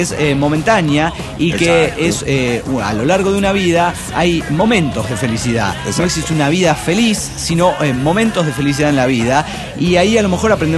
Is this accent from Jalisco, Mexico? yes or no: no; Puebla, Mexico; de Puebla.